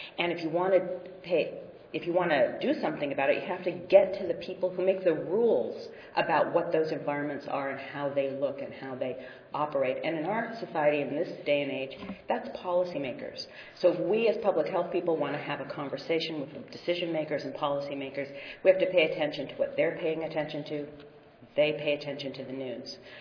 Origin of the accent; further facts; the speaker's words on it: West Coast, United States; even though I'm from the West Coast.